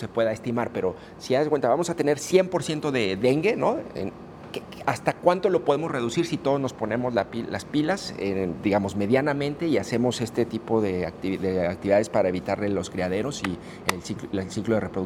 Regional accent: Guadalajara, Jalisco, Mexico; qué tan buenos somos los tapatíos

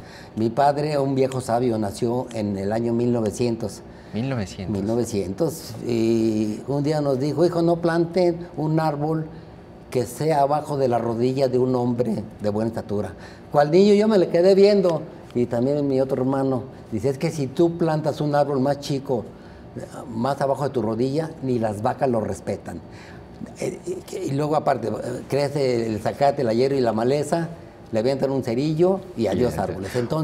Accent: Aguascalientes, Mexico; Yo soy de Aguascalientes. Cuando tenía 5 o 6 años, mi madre nos mandaba a plantar árboles en el camellón. Nosotros vivíamos enfrente de lo que era lo que es el estadio de béisbol Romo Chávez.

